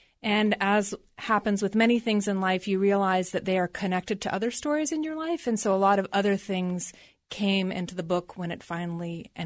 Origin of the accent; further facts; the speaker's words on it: Yellow Springs, Ohio, United States; Well, I love being in my hometown and working with Sam and Eddie's bookshop.